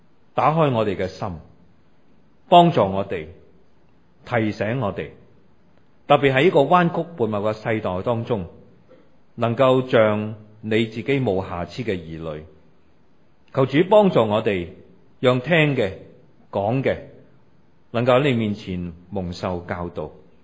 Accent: China; 我們中國人經常有一句說話

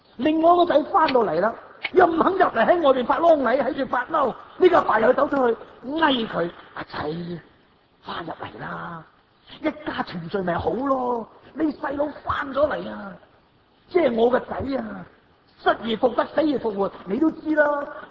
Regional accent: Shanghai, China; 我哋上海人有句说话话：手背又系肉，手掌又系肉。

